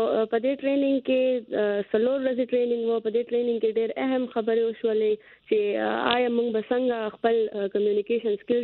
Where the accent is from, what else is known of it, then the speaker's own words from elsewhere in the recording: Peshawar, Khyber Pakhtunkhwa, Pakistan; مونږ په پېښور کې چې دی تقریبا دا دریم نسل دی چې را لوی شولو